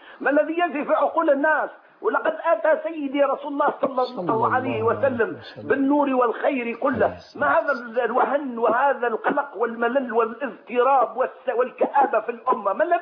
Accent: Tunisia; من تونس، جزاكم الله خير وكفاكم الله شر

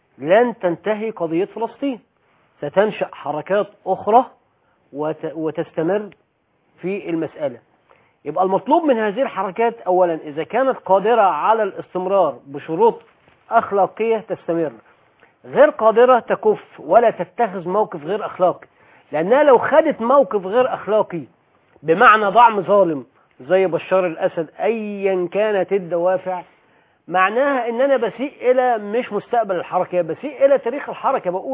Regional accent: Egypt; إحنا سنة، إذا كنتوا عايزين تدعموا المشروع الفارسي إحنا عرب، إذا كنتوا عايزين تدعموا المشروع الإيراني إحنا مصريين

